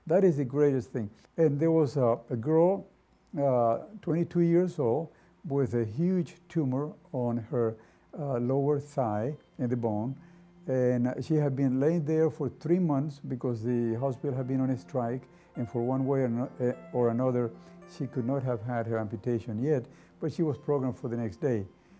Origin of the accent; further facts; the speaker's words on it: Nicaragua; because she was a missionary in Nicaragua, in my home country.